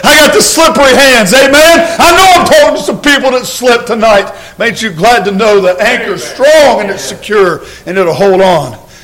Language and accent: English; Kentucky, United States; I'm from Kentucky. And down there, they got some rope bridges.